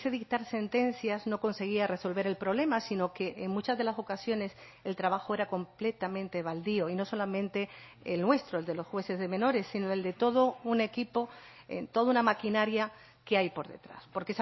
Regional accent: Canary Islands, Spain; also born or lived in Barcelona; yo soy de aquí, o sea, soy canaria, aunque mi labor profesional me llevó un tiempo a otras tierras peninsulares. Concretamente, regresé a Canarias en el año 2013 desde Barcelona.

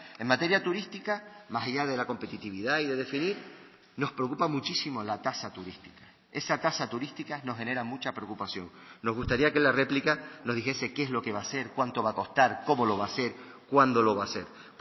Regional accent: Canary Islands, Spain; nuestra identidad como canario.

